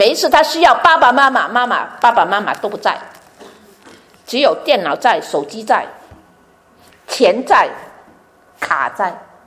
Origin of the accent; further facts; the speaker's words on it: Chaozhou, Guangdong, China; first language Teochew; 我是潮州人，我们去教会之后呢，我们就会讲普通话啦，不用说读书就会普通话。然后广东话是教会那边学的，因为教会都是传道人牧师都是香港来的，就所以我们全部讲广东话。